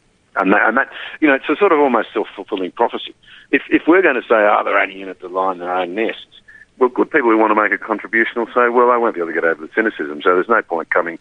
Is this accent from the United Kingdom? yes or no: no; Australia; As an Australian, I can't believe it.